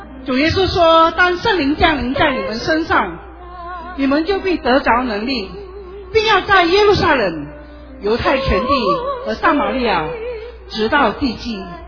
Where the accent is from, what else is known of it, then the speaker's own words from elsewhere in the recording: Malaysia; now in Tainan, Taiwan; 我是来自马来西亚的 … ，现在在台南读书。